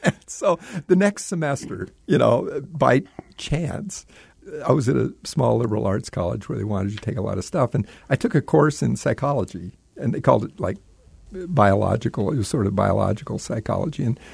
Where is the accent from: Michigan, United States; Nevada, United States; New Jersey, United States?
Nevada, United States; Las Vegas; also born or lived in California; And I took chemistry, and this was back in California, and I grew up in Las Vegas, which when I flew into El Paso, the desert and the mountains looked the same to me.